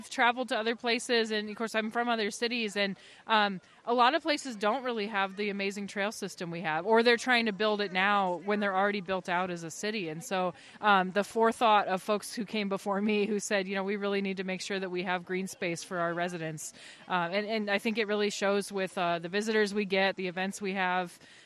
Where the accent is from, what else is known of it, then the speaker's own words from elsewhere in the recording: Midwest, United States; I'm from the Midwest, so I miss spring and fall sometimes.